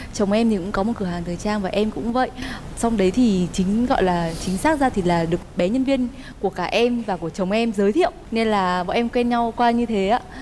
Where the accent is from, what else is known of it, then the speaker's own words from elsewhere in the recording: Hanoi, Vietnam; bọn em bằng tuổi nhau là 29 tuổi. Và bọn em, như chồng em có nói thì là bọn em đến từ Hà Nội.